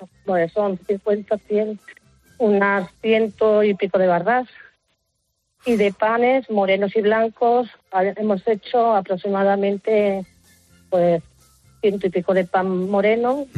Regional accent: Community of Madrid, Spain; moved away as an adult; Y soy madrileña.

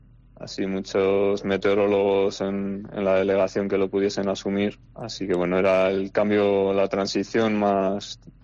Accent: Palencia, Castile and León, Spain; Yo soy de Palencia, pero eso, llevo ya 6 años trabajando en la delegación de EMET en Cantabria

